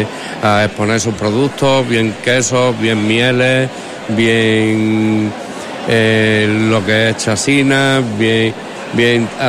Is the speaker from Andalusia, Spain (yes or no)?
yes; Andalusia, Spain; born there; o somos malagueños de nacimiento